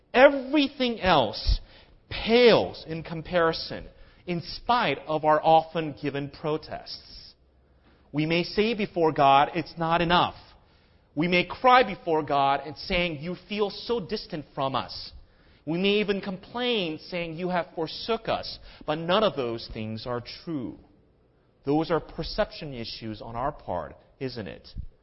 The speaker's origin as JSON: {"language": "English", "country": "United States", "said": "Being who I am and being an American who thinks everything is great bigger"}